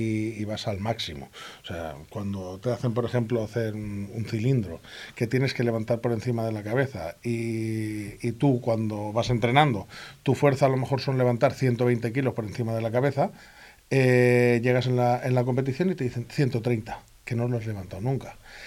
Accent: Spain; 19 países, del cual soy el único español.

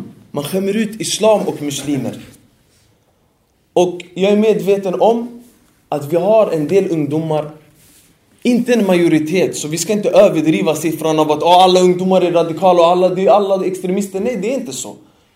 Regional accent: Sweden; jag är ändå från Sverige, jag är född här. Även om min familj är blandade från Afrika och Europa och så vidare. Vi är ganska blandade i min släkt och familj. Men jag är ändå svensk, jag är ändå född här. Det är det språk jag kan bäst.

